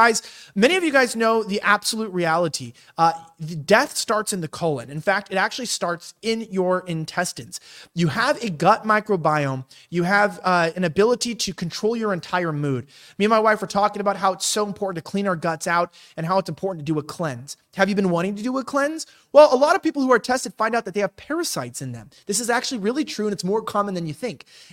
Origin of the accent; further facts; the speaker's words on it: Los Angeles, California, United States; I'm from Los Angeles. People don't know this. I used to work in Hollywood.